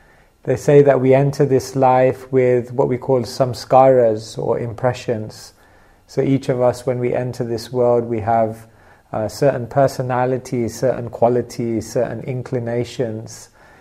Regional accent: Wembley, London, United Kingdom; I grew up in Wembley in a cosmopolitan city, surrounded by different cultures and religions. It was a melting pot of different traditions.

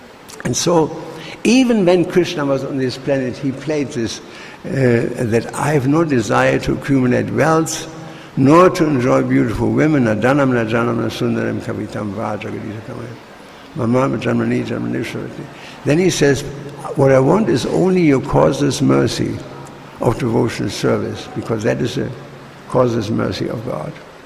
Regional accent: Germany; English is a second language; I'm asking an American soldier Germany was occupied by the Americans, and they came every day with a huge pot of porridge into the kindergarten with lots of raisins

